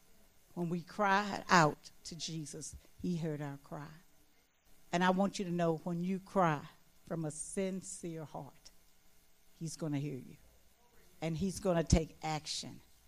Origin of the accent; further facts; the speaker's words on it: West Virginia, United States; We thought we grew up in West Virginia. We moved to the big city.